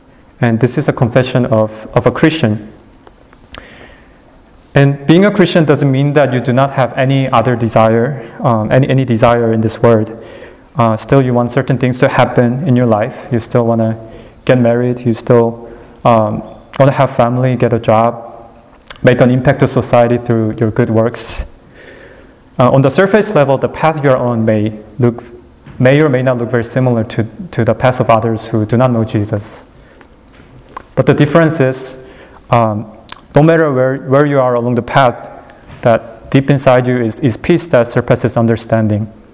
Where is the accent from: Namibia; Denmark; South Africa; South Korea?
South Korea; English is a second language; moved away as an adult; now in Pasadena, United States; And so I came here to Pasadena from Korea in 2007.